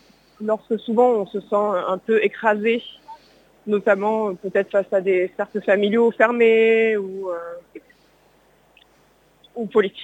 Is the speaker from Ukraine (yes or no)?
no; Marseille, Provence-Alpes-Côte d'Azur, France; j'habite à Marseille, je suis marseillaise